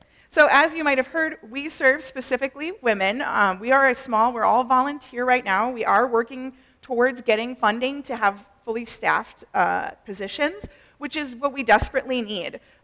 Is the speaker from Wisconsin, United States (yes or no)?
yes; Oshkosh, Wisconsin, United States; I was raised here in Oshkosh. I grew up at New Life Community Church here.